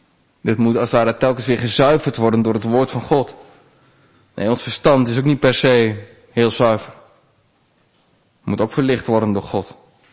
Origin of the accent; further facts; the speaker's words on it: Harderwijk, Gelderland, Netherlands; Als ik naga en denk Harderwijk, waar ik vandaan kom, denk ik, ja, die binnenstad die ken ik op mijn broekzak.